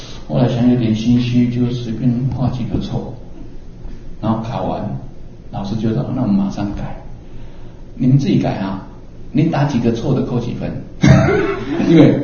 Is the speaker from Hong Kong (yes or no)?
no; Taiwan; 以我们台湾人这种这吸引那里